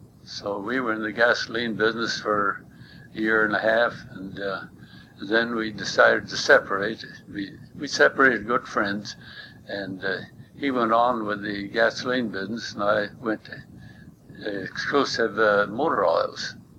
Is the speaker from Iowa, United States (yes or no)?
no; Moorhead, Minnesota, United States; born there; I was born in Moorhead. My home was where the Rourke Art Gallery is, on 4th Street.